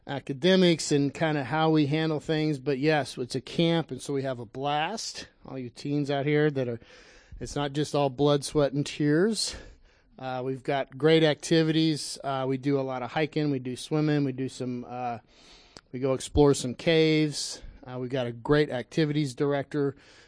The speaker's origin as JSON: {"language": "English", "region": "Texas", "country": "United States", "said": "I am from Texas, and so I know this is going to be very rude, but if I'm not back in Houston by 2 o'clock for Mother's Day, I'll never be able to talk in front of you."}